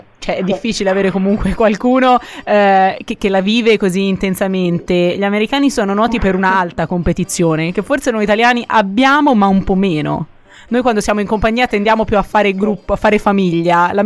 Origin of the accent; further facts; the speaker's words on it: Siena, Tuscany, Italy; noi siamo di Siena